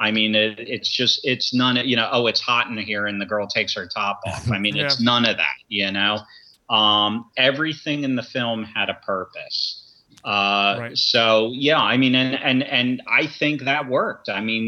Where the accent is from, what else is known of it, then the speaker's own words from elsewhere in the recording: New Jersey, United States; I'm from Jersey, you know what I'm saying? So it's like, honestly, everyone in the South sounds the same to me.